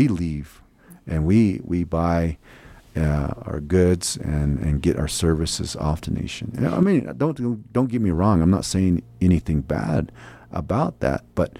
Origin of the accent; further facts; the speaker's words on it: Shonto, Arizona, United States; I come from Shonto, Arizona. We just recently put a new C-Store gas station there.